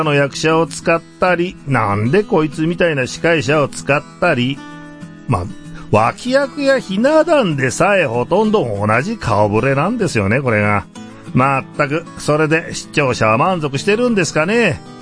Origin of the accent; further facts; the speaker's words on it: Gifu, Japan; 私のふるさとの岐阜県のですね、